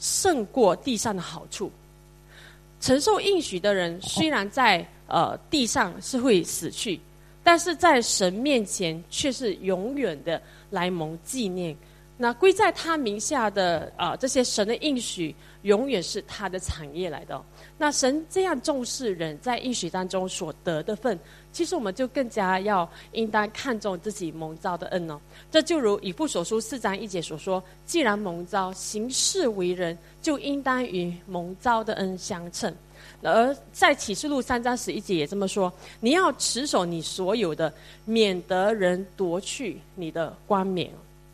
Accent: Malaysia; now in Singapore; 其实新加坡就是南部啊，因为我从马来西亚来嘛

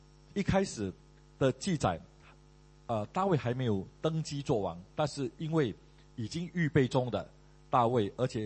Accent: Malaysia; moved away; 因为很多马来西亚人就像我原先也是从马来西亚来的

